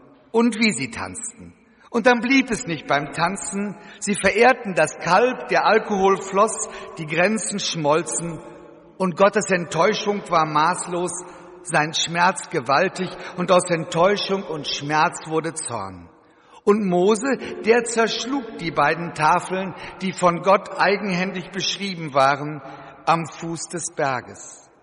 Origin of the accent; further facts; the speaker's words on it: Schmallenberg, North Rhine-Westphalia, Germany; Als Jugendlicher bin ich in Schmallenberg im Sauerland aufgewachsen.